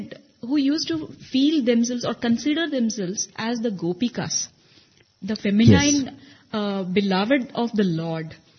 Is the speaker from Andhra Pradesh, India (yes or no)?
yes; Andhra Pradesh, India; Yes, and I come from Andhra Pradesh.